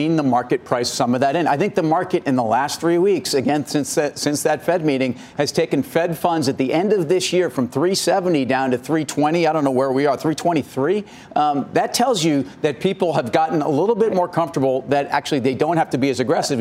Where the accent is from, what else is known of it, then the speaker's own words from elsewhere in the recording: United States; which I welcome as an American, for society